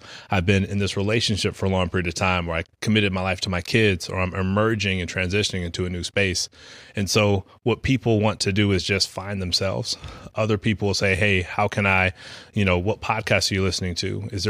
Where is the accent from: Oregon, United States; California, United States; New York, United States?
California, United States; San Diego; So obviously … I'm from San Diego, California, motivational speaker, certified life coach.